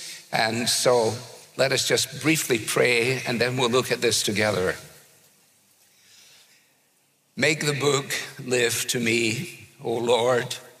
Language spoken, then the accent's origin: English; Scotland, United Kingdom; as a Scotsman, I don't like to waste electricity or anything